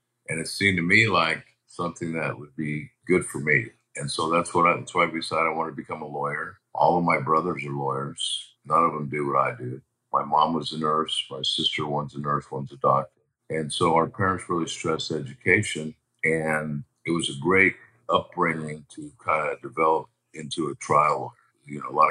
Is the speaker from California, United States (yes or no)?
yes; Los Angeles, California, United States; You know, I was just a kid of a family of six kids growing up in Los Angeles.